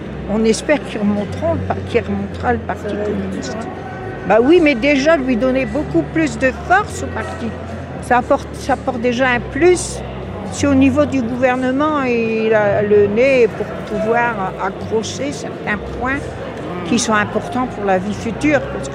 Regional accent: Grenay, Hauts-de-France, France; Je suis de Grenay, moi.

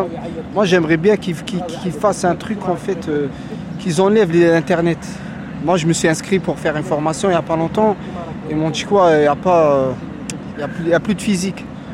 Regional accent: Corbeil-Essonnes, Île-de-France, France; Moi, je viens pas d'ici, moi, je viens de Corbeil-Essonnes.

